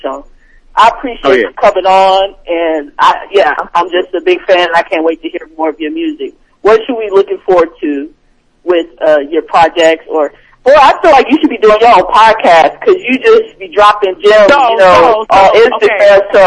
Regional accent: Oklahoma, United States; Oh, that's got to be a Midwest thing, because I'm from Oklahoma, so we say it just like that.

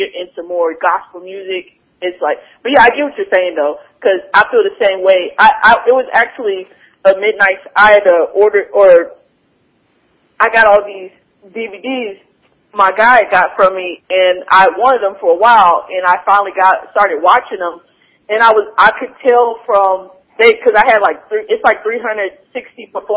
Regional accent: Oklahoma, United States; I grew up in Oklahoma, so I listen to, like, all kinds of different hip-hop groups from different regions

